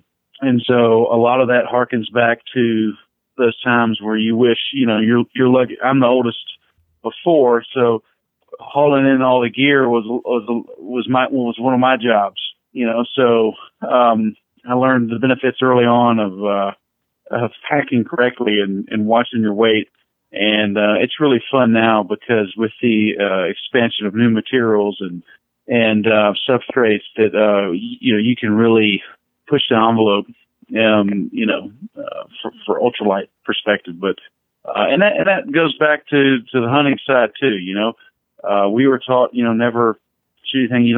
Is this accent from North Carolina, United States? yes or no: yes; North Carolina, United States; Well, growing up in North Carolina, I too was fortunate to our outdoor experiences and weekend campouts and stuff were really family oriented.